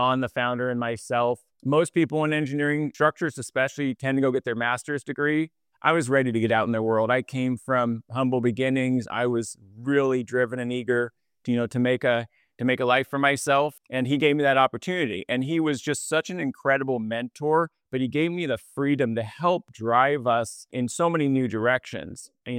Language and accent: English; California, United States; I mean, I grew up in the Bay Area and splitting time between my parents.